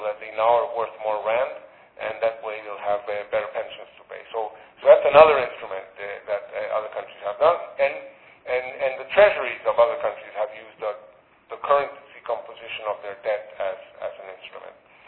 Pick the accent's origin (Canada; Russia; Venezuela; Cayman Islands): Venezuela; English is a second language; now in United States; In my part of the world, I'm from Venezuela